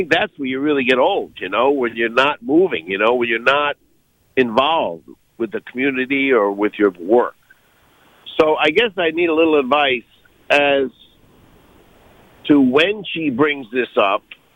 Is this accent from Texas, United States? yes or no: yes; Dallas, Texas, United States; I was originally from Dallas, Texas.